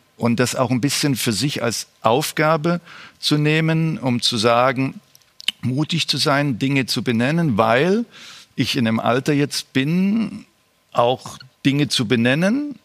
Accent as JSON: {"language": "German", "region": "East Germany", "country": "Germany", "tie": "born or raised there", "said": "ich komme aus dem Osten"}